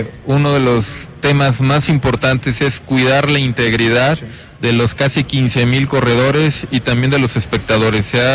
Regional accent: Querétaro, Mexico; para demostrar la calidad humana y calidez que somos los queretanos

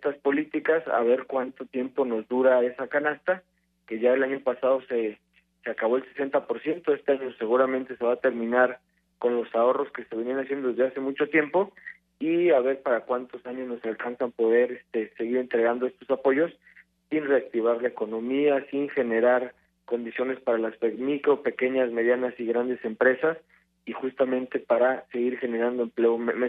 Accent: Mexico; Solo nos queda como mexicanos la resiliencia, trabajar duro, poner todo lo que está en nuestras manos para salir adelante

